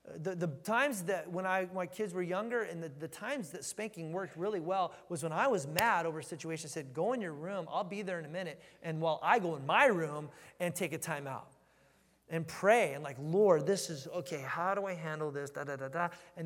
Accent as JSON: {"language": "English", "town": "Jerusalem", "region": "Jerusalem District", "country": "Israel", "tie": "born or raised there", "second_language": "English", "said": "Like growing up in Israel, I'm like, downtown Jerusalem, there's a lion in the streets."}